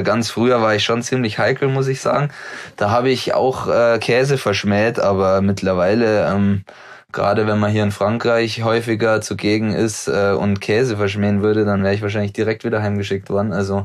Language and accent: German; Murnau, Bavaria, Germany; now in Oberhof, Germany; ich als waschechter Bayer, wie kann ich überhaupt in den Osten ziehen